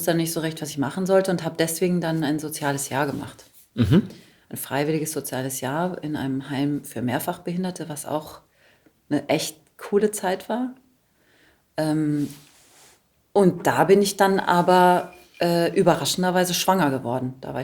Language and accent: German; Taunusstein, Hesse, Germany; also born or lived in Karlsruhe; Genau, ich bin in Karlsruhe geboren. Dann haben wir da, keine Ahnung, 3 Jahre oder knapp 4 Jahre gewohnt. Und dann sind wir nach Taunusstein bei Wiesbaden gezogen.